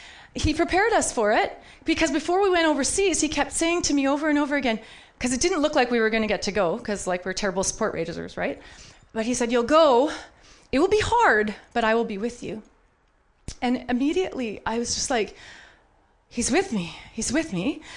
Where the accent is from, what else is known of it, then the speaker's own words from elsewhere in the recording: Saskatchewan, Canada; We're from Saskatchewan. Wheat's a big deal in Saskatchewan.